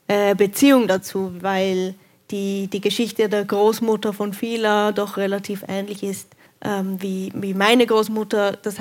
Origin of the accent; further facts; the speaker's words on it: Switzerland; Ich bin in der Schweiz aufgewachsen. Ich habe nicht Italienisch gelernt zu Hause.